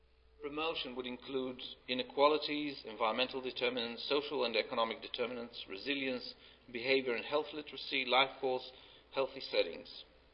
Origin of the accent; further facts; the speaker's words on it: Israel; I come from Israel